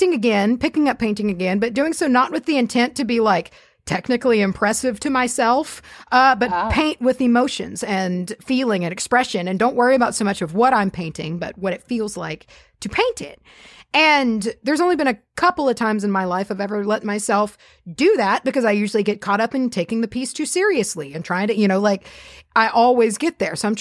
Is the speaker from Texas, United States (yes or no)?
yes; Texas, United States; I'm a Texan and I can handle about a 4 on a spice level.